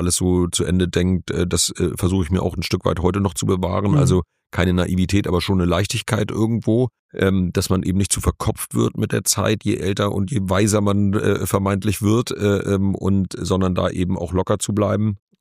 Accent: Schleswig-Holstein, Germany; zu Hause bei uns in Schleswig-Holstein

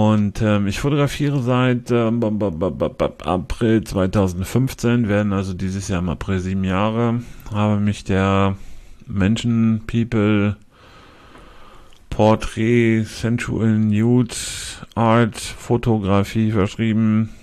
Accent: Bremen, Germany; also born or lived in Lower Saxony; in Eutin gewohnt, aber das war nur so ein kleines Gastspiel in Niedersachsen. Ansonsten waschechter Bremer, geboren in Bremen

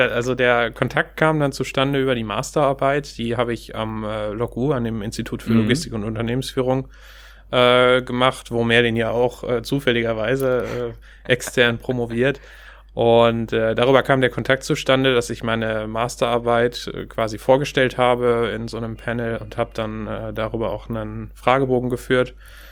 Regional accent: Steinhagen, North Rhine-Westphalia, Germany; Ich bin nicht Hamburger, nee. Ich bin in der Tat schon ein bisschen rumgekommen. Also ursprünglich komme ich aus Steinhagen bei Bielefeld.

